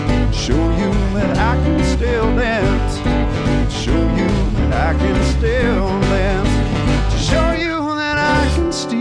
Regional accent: Alabama, United States; I grew up near Muscle Shoals, close enough, but far enough to keep me out of trouble.

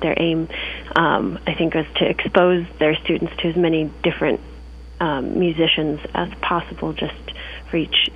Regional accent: Denver, Colorado, United States; here, and I grew up in Denver. So Colorado is definitely my home

